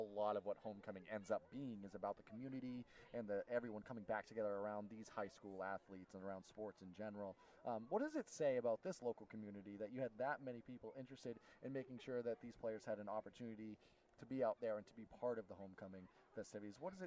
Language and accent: English; Dexter, Maine, United States; I mean, I grew up local in the Dexter area, so kind of understanding what this general community and area is like